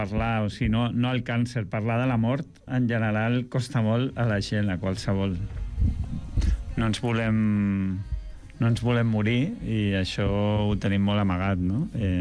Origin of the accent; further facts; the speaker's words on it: Basque Country, Spain; Catalan is a second language; moved away; Soc basc, però parlo català perquè porto molts anys.